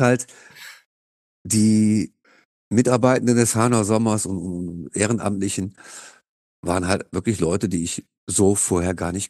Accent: Haan, North Rhine-Westphalia, Germany; born or raised there; also born or lived in Hilden

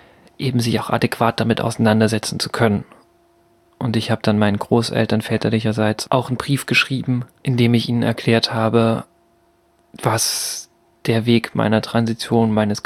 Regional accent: Altenburg, Thuringia, Germany; born there; in Altenburg bewegt habe, meine Geburtsstadt.

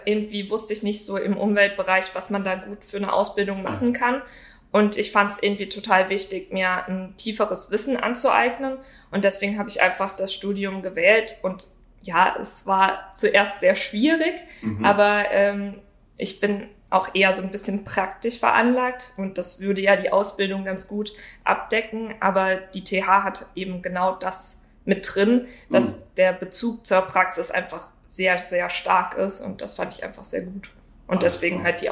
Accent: Saarland, Germany; Nee, tatsächlich komme ich aus dem Saarland.

